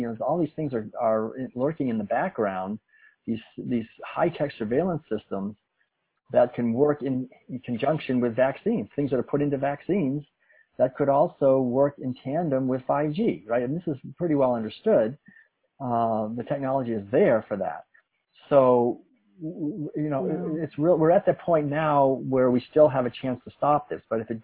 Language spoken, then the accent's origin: English; Concord, Massachusetts, United States; You know, I'm from Concord, Massachusetts, and I mean, every April 19th, we would celebrate the midnight ride of Paul Revere. I mean, I was born and raised in that.